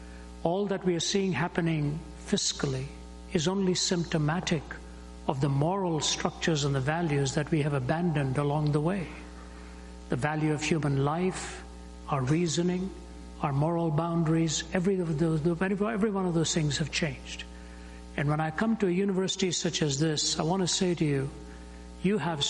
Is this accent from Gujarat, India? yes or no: no; Delhi, India; When I was a youngster growing up in Delhi and then becoming a fan of a lot of Western music